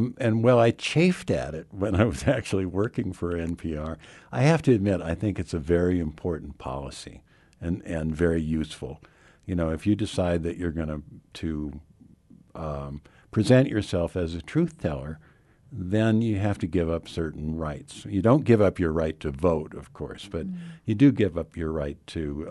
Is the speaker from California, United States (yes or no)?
no; Fairbanks, Alaska, United States; But I come from Fairbanks, Alaska, originally, and so that wasn't a daunting thing about it.